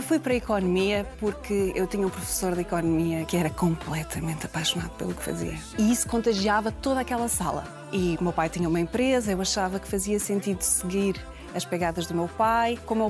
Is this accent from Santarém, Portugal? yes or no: yes; Parreira, Santarém, Portugal; also born or lived in Almeirim; now in Lisbon, Portugal; E é como se a minha infância na Parreira fosse um ciclo e depois quando mudei para Almeria fosse outro ciclo e quando vim para Lisboa estudar economia fosse outro ciclo.